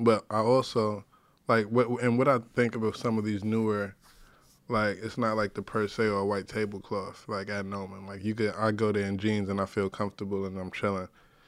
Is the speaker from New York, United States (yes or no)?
yes; New York City, New York, United States; because I grew up in the North Bronx, so it's a lot of like Jamaican and West Indian culture.